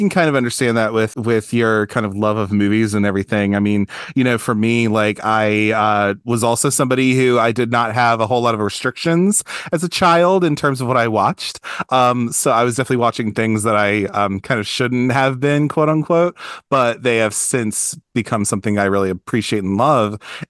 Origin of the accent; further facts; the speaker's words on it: Baltimore, Maryland, United States; I'm from Baltimore.